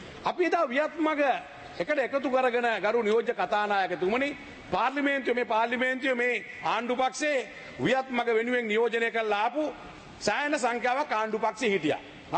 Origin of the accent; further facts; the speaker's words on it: Beruwala, Western Province, Sri Lanka; born there; මම කළුතර දිස්ත්‍රික්කයේ බේරුවල ඉපදිච්ච කෙනෙක්, මුස්ලිම් ජනතාව එක්ක ඉන්න කෙනෙක්.